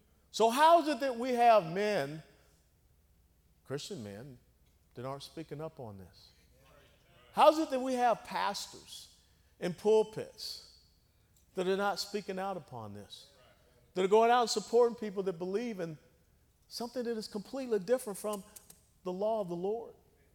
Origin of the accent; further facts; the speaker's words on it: Georgia, United States; because I grew up down in Georgia